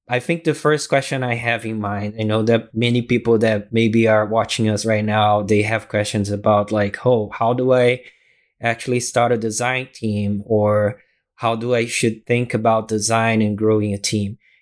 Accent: Brazil; now in United States; we're from Brazil, both of us. So we kind of met in the design leadership organizations around the Bay Area.

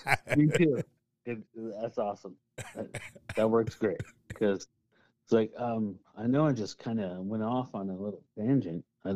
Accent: Wyoming, United States; You know, I'm fucking from Wyoming, man.

